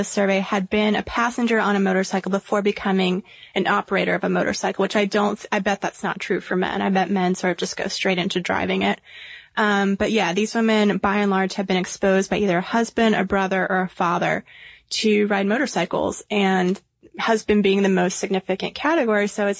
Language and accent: English; South Carolina, United States; I'm from South Carolina, so I find this especially tragic.